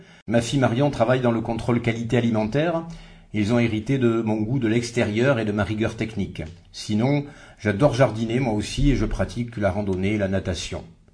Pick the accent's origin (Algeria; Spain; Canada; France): France; Bourgogne-Franche-Comté; born there; Je suis né en Bourgogne, dans une petite commune, Cerlé, où mes parents étaient agriculteurs.